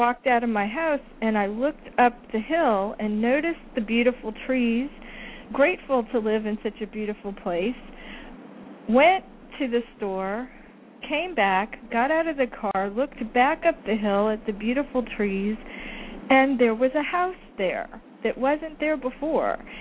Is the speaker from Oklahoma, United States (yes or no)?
no; New Orleans, Louisiana, United States; For those of you who don't know, I am originally from the New Orleans area.